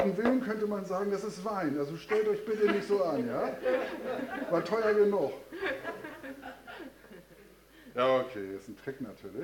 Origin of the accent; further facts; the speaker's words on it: Glücksburg, Schleswig-Holstein, Germany; Ich bin an der Ostsee aufgewachsen, in der Flensburger Förde. Glücksburg, Flensburg.